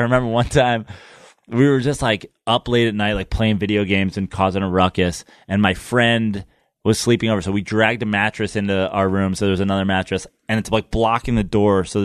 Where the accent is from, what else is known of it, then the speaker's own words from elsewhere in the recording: Katonah, New York, United States; I grew up just north of New York City in Westchester County, Katona, New York.